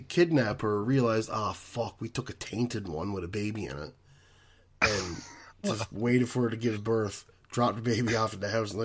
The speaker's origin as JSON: {"language": "English", "country": "Canada", "said": "I'm from Canada."}